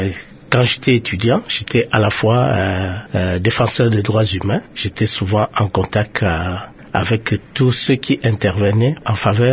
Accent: Fangongo, Kongo Central, DR Congo; Oui, j'ai passé toute mon enfance là-bas. J'ai fait mes études primaires chez moi, à Fangongo, à 7 kilomètres de mon village.

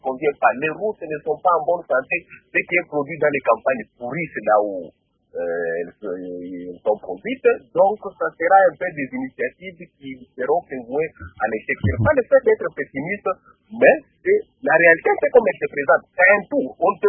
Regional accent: Katanga, DR Congo; c'est elle qui exporte sa farine verte ici chez nous au Katanga

